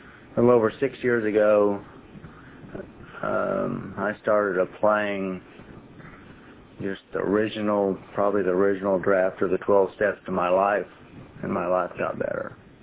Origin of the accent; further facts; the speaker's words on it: Kansas City, Missouri, United States; I'm from Kansas City. I moved to Alabama about 2 months ago. I feel real good about my move.